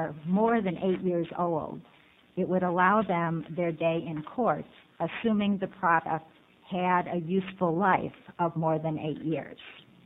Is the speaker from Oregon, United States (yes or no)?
yes; Portland, Oregon, United States; I am an attorney from Portland, and I'm the president-elect of the Oregon Trial Lawyers Association.